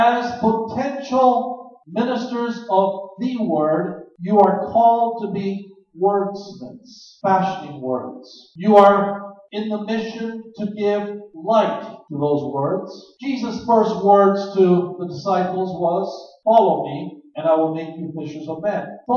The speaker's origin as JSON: {"language": "English", "country": "United States", "said": "Now, I'm an American, and this is an affront to Americanism. We believe that in the beginning was the deed."}